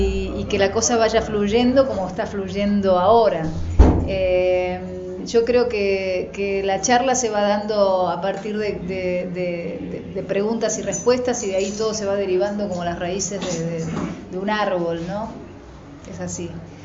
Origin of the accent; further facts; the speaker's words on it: Curuzú Cuatiá, Corrientes, Argentina; born there; porque como yo nací en Curuzucuatiá